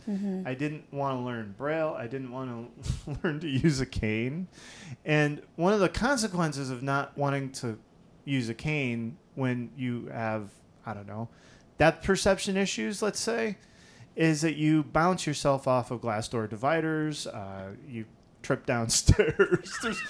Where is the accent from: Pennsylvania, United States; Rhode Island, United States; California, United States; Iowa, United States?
Iowa, United States; Dubuque; I was born and raised in Iowa in a town called Dubuque, which is on the Mississippi River on the eastern side of Iowa, across from Illinois and Wisconsin.